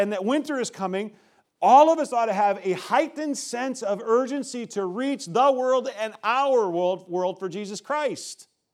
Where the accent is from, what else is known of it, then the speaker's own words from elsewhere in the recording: Nebraska, United States; When I grew up in Nebraska, okay, it was a family affair, and most of my mom's relatives were Swedish Americans